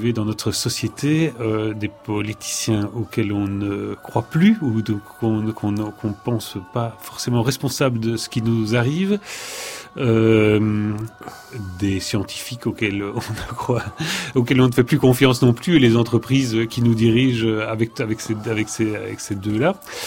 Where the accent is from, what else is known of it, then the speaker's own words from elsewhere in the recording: Belgium; moi, je suis belge